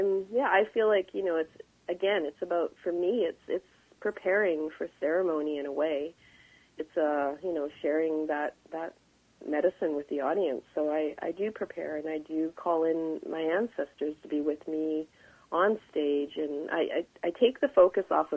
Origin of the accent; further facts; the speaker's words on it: Calgary, Alberta, Canada; As a kid growing up in Calgary, as a young brown girl